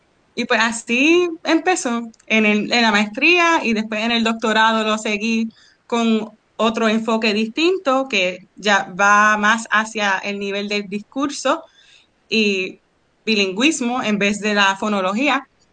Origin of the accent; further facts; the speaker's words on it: Puerto Rico; esa clase me hizo reflexionar sobre mi identidad como puertorriqueña y la situación del bilingüismo en Puerto Rico